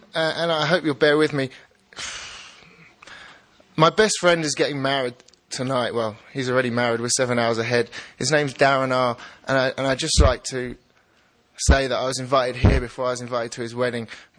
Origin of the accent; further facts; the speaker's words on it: London, United Kingdom; I'm an addict from London, England.